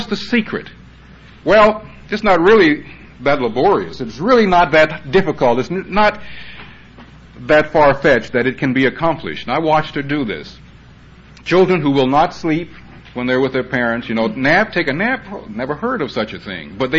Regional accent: Columbus, Georgia, United States; When I was young and growing up in Columbus, Georgia, anybody on the block had a right to catch me when I was out of line

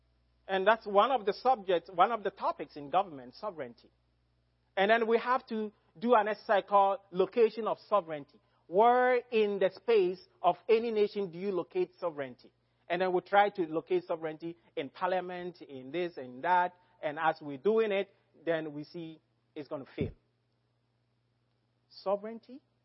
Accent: Ghana; And as a Ghanaian, I'm a sovereign.

